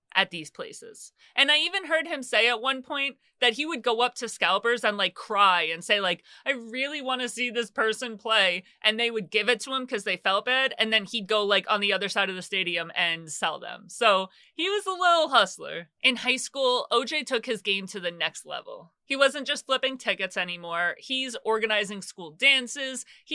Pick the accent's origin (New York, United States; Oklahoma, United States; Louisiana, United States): New York, United States; like, I'm from New York. I grew up with, like, those projects in the Bronx and Queens, and you know the ones.